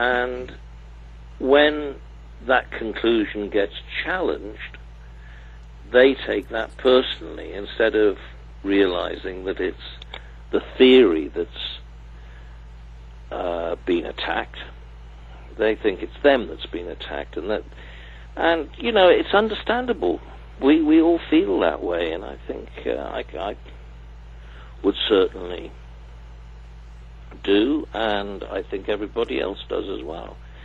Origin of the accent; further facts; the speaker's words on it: Cardiff, Wales, United Kingdom; And I suppose in a way, but having been born and bred in Cardiff